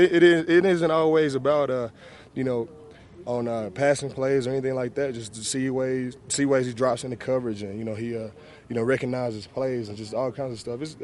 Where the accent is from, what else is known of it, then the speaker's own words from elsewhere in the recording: Dallas, Texas, United States; I'm from Dallas, so I know exactly where he goes to train.